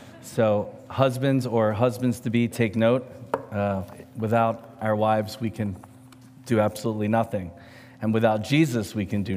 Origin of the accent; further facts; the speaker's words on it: Philadelphia, Pennsylvania, United States; I'm originally from Philadelphia. My wife is originally from Vermont.